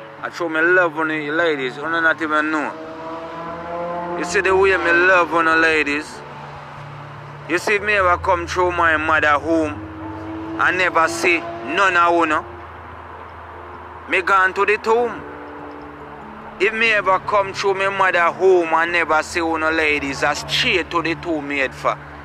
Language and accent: English; Jamaica; And you see me, ladies, as a Jamaican man, I don't depend on girl, you know, because I grow different.